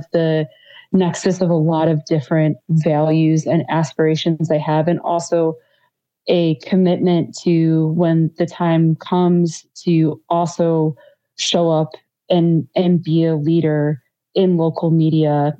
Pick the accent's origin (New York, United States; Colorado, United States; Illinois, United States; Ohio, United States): Illinois, United States; Chicago; there's such an amazing legacy of resistance that is really just baked into the DNA of being a Chicagoan.